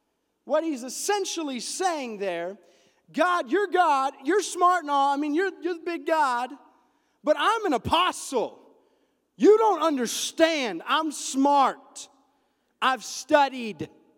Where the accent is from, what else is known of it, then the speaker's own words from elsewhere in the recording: Roswell, New Mexico, United States; I grew up in Roswell, New Mexico. I call it Roswell, America, because aliens and whatever, it's weird.